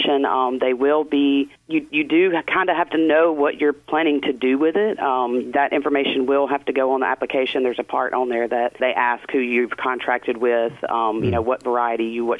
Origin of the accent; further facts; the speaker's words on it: Mississippi, United States; moved away as an adult; I am originally from the Mississippi Delta. Prior to moving to North Carolina in 2001, I worked with Delta and Pineland Company in cotton and soybean seed research.